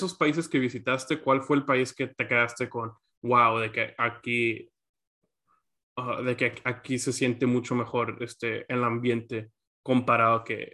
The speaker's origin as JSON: {"language": "Spanish", "town": "Matamoros", "region": "Tamaulipas", "country": "Mexico", "said": "mexicana de Matamoros."}